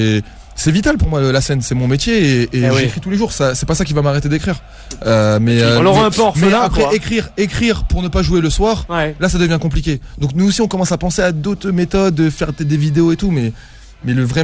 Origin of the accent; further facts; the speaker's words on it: France; Je suis français, j'exerce en France.